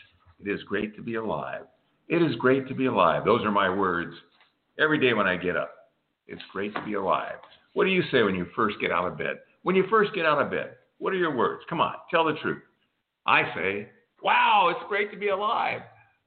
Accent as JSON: {"language": "English", "country": "United States", "said": "I am Greek and French by background, but I'm an American."}